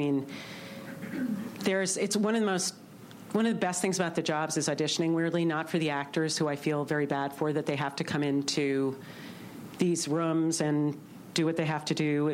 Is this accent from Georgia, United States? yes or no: no; New York, United States; She's from the Midwest. I'm from New York.